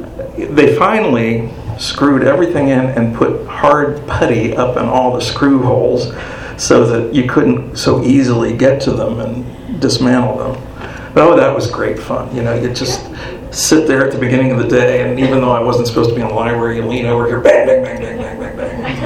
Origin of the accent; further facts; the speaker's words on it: Midwest, United States; And especially here in Arizona, I can't drive by the mountains. And back home where I grew up in the Midwest